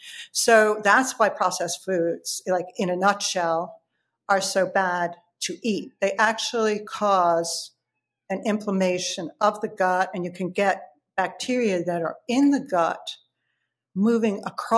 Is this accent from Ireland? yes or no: yes; Ireland; I grew up in Ireland